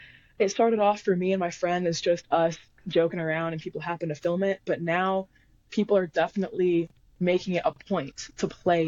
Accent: Arizona, United States; And I'm from Arizona. I'm a West Coaster for life.

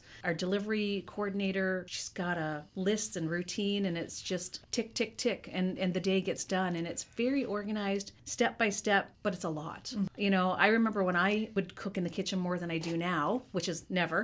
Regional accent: Kingston, Ontario, Canada; now in Toronto, Canada; I'm from Kingston, moved to Toronto.

